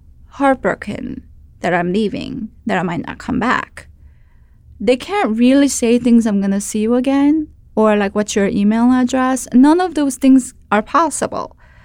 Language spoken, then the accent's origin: English; United States; I'm an American journalist, but my loyalty was really with my students.